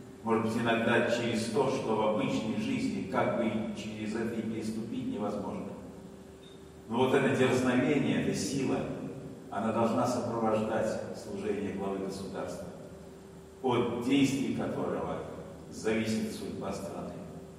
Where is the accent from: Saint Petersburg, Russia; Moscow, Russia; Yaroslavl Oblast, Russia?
Saint Petersburg, Russia; близкого и для вас, и для меня, потому что мы оба из Санкт-Петербурга.